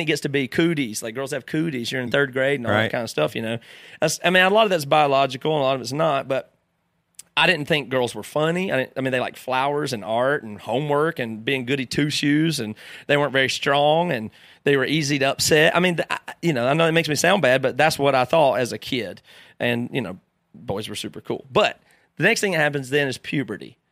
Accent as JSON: {"language": "English", "town": "Greer", "region": "South Carolina", "country": "United States", "tie": "born or raised there", "said": "I grew up in Greer, South Carolina"}